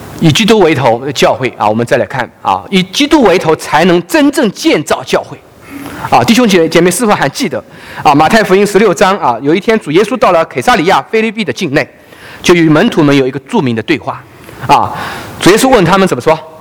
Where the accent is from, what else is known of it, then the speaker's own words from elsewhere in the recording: China; 我从大陆来，